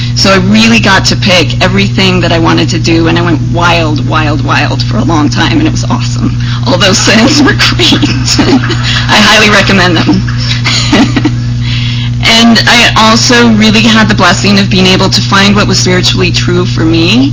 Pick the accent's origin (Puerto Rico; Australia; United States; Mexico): Mexico; northern Mexico; I was raised in the Mormon colonies, a little tiny Mormon community in northern Mexico, started with polygamy and as part of a missionary effort.